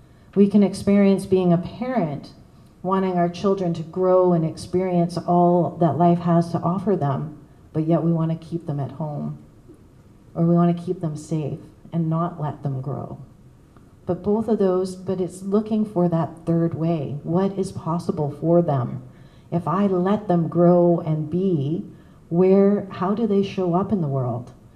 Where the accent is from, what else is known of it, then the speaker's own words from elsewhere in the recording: White Rock, British Columbia, Canada; he overheard that I was from White Rock, and he was from White Rock, and so he bought me a shot